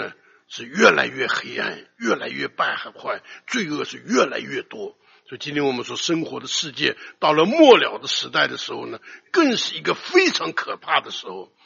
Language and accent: Chinese; China; 我们中国人讲呢，